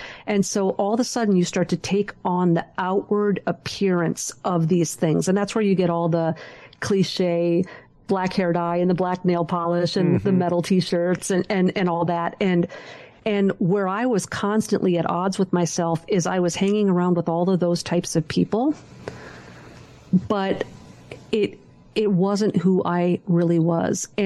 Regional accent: Minnesota, United States; You know, I'm from Minnesota. We put you down to the one syllable.

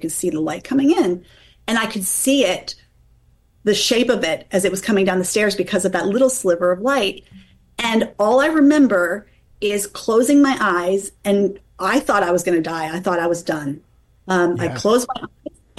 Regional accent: Pennsylvania, United States; but I called it the bus station because I grew up in Pennsylvania.

